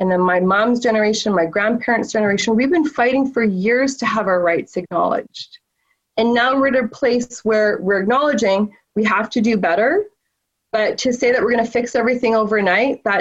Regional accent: Vancouver, British Columbia, Canada; Growing up in East Van, I loved Woodward, Army, Navy, and the downturn East Side

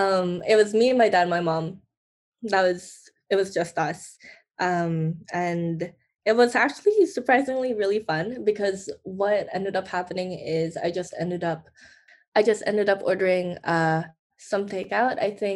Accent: Philippines; now in Canada; the shame that I felt growing up in the Philippines and feeling like as I immigrated in my transition to Canadian culture

